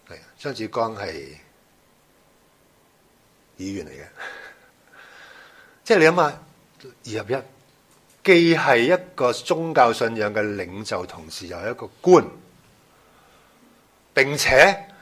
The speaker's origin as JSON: {"language": "Cantonese", "country": "China", "said": "唔好淨係即係用我哋中國人文化睇佢。"}